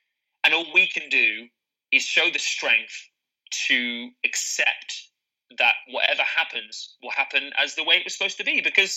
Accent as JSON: {"language": "English", "region": "South West England", "country": "United Kingdom", "said": "I'm from Devon, which is as I'm sure you're aware, is by the sea."}